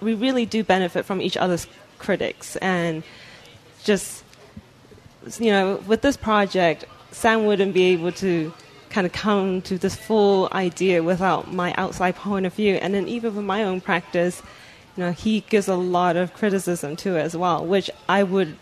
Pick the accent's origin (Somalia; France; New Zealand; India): New Zealand; also born or lived in Hong Kong; now in United States; I didn't grow up in America. I grew up in New Zealand, in Hong Kong. I had a very vibrant urban life. And having moved to America